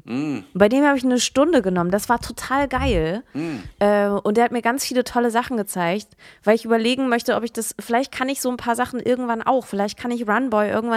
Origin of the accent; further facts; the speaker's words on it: Hamburg, Germany; Das ist schon krass, dass die mich gefragt haben, ob ich das darf, so als Hamburger Künstlerin.